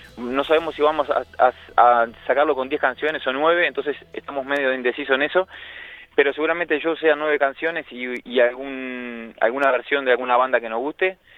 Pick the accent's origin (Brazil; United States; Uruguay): Uruguay; Y tenemos primer guitarra y cantante que somos de Uruguay.